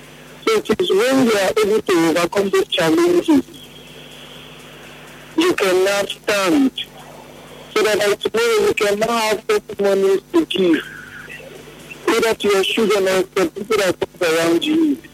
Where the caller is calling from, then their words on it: Liverpool, North West England, United Kingdom; I'm calling from Liverpool.